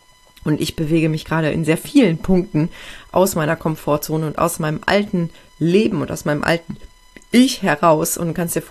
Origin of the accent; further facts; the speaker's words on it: Aachen, North Rhine-Westphalia, Germany; ich verlasse jetzt meine Heimatstadt Aachen, wo ich eigentlich immer gelebt habe. Ich war zwar viel im Ausland unterwegs, aber immer nur für eine begrenzte Zeit